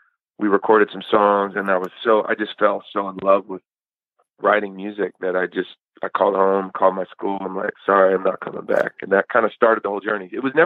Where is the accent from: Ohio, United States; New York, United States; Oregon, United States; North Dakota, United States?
Oregon, United States; Eugene; But I also, growing up in Eugene, you know, there's like You Can't Escape … like kind of like the hippie influence … thing, you know.